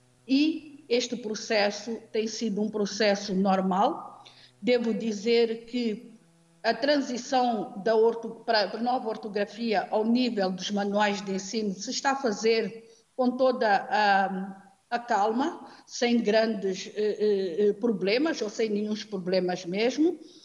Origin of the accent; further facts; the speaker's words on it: Mozambique; E como eu sou moçambicana, se calhar com mais propriedade consigo falar